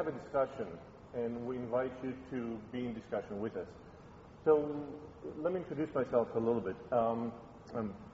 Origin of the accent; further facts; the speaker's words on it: Greece; now in United States; From my accent, you can hear I wasn't born and raised in the Midwest. I was born and raised in Greece